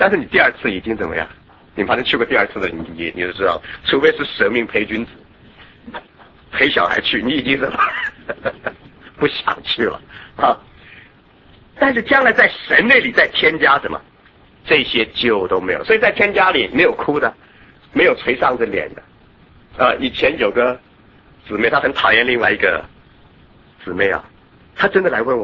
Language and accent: Chinese; China; 所以我们中国人得救的盼望在哪里？